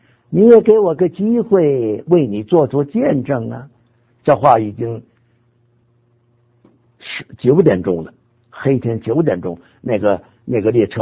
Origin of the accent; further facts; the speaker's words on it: Beijing, China; 我说我也是北京的。哎，这样不套近乎就老乡了吗？我也是北京的。